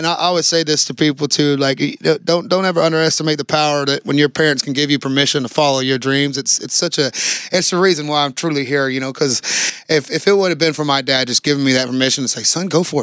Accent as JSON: {"language": "English", "region": "Georgia", "country": "United States", "tie": "born or raised there", "said": "I grew up in Georgia, so I think I was just lucky to be around a lot of good tunes."}